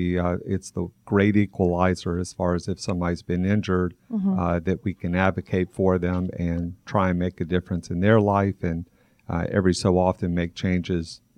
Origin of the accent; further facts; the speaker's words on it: Birmingham, Alabama, United States; also born or lived in Michigan; now in Atlanta, United States; I grew up in Birmingham, Alabama, then went to Michigan for college, Emory for law school, and have been here in the greater Atlanta area for the past 30 years.